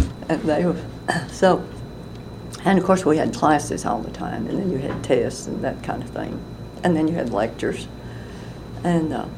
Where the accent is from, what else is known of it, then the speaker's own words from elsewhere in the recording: Kentucky, United States; Well, there wasn't a load because, see, I was coming from Kentucky. I think... And I'm not sure about this. I think I was about the second person in Kentucky to go.